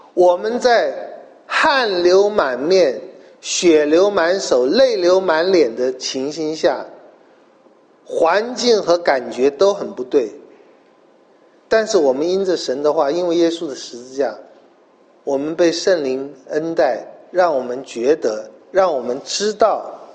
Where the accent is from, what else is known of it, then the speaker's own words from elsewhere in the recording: China; 我们中国人最懂这个了。